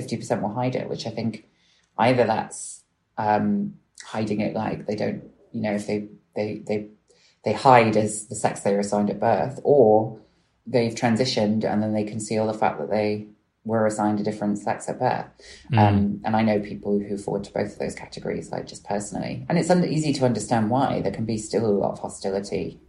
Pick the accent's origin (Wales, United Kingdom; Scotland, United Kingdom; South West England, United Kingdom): South West England, United Kingdom; Bristol; I grew up in that city and I didn't know anything about